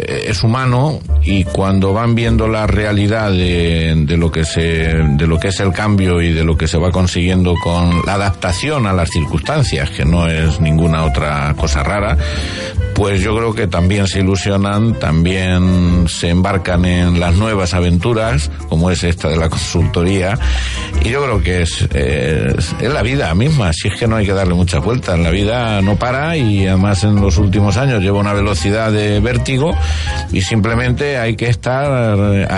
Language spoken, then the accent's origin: Spanish; Ciudad Real, Castilla-La Mancha, Spain; Yo soy de Ciudad Real y como los manchegos es lo que tenemos, que somos muy cercanos